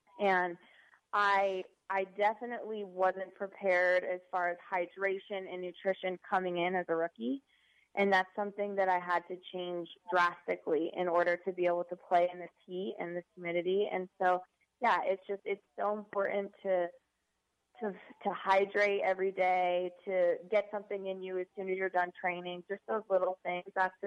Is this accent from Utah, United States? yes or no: yes; Utah, United States; Yeah, when I was growing up in Utah, I had a coach.